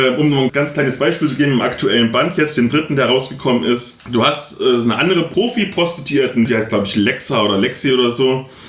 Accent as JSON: {"language": "German", "town": "Halle", "region": "Saxony-Anhalt", "country": "Germany", "said": "wo ich herkomme, in Halle aus dem Ghetto"}